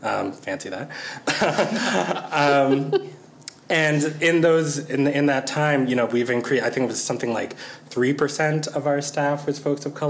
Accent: Washington, District of Columbia, United States; And I'm from Washington, D.C., y'all, and I don't know if you... Chocolate City.

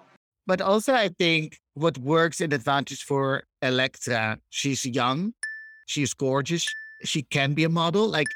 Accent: Netherlands; an Italian born and raised in the Netherlands.

